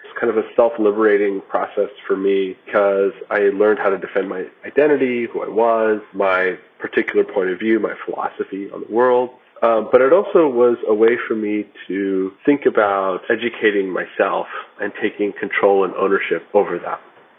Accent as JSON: {"language": "English", "region": "Texas", "country": "United States", "tie": "born or raised there", "said": "despite being very liberal, I grew up in Texas"}